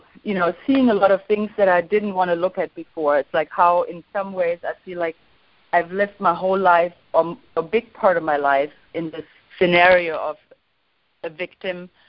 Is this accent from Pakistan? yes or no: no; Germany; also born or lived in India; I grew up in Germany with an alcoholic, very abusive father. I was anorexic in my 20s. I went to India. I lived in an Osho community for 15 years